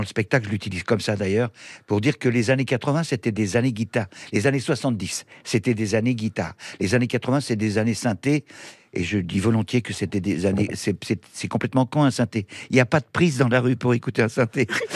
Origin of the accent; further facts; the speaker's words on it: France; je suis un Français comme tout le monde.